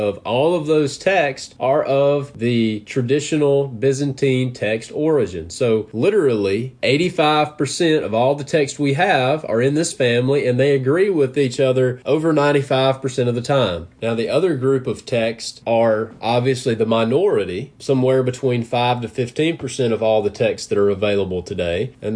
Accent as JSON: {"language": "English", "country": "United States", "said": "because I'm American and I'm English, so that's the language that I speak."}